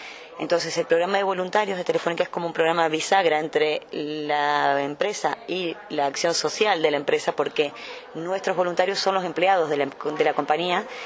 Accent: Argentina; soy argentina. Antes de que empiecen a escuchar un ruido raro en mi acento y pregunten de dónde es esta chica

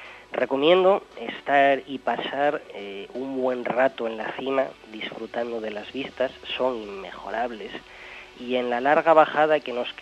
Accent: Asturias, Spain; como yo eres asturiano, sintiéndote más orgulloso aún si cabe por haber nacido en un paraíso natural y ciclista como es mi tierra, como es Asturias.

